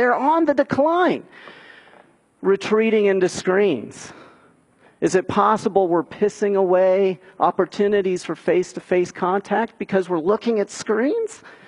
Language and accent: English; Westerville, Ohio, United States; I'm from Westerville, and I was there on Tuesday night when the Democratic National Debate was happening back in October.